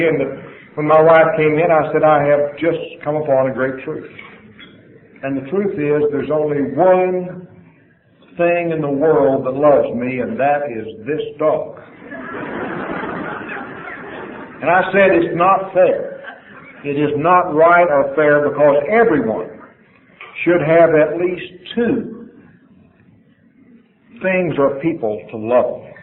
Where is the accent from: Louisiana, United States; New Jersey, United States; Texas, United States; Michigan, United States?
Texas, United States; I'm a Texan. I'm from a different country than you.